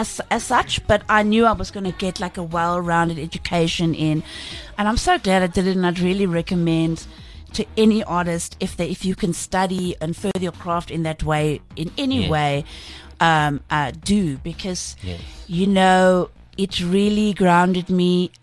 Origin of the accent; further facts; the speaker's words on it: Pretoria, Gauteng, South Africa; now in Johannesburg, South Africa; No, but I loved growing up in Pretoria. I loved it. I love Pretoria people.